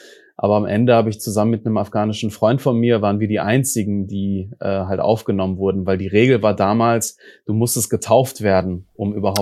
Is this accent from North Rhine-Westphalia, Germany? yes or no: yes; Duisburg, North Rhine-Westphalia, Germany; Also ich bin im Dichterviertel in Obermarxloh aufgewachsen und das ist so ein Stadtteil, also das ist die größte Arbeitersiedlung in Duisburg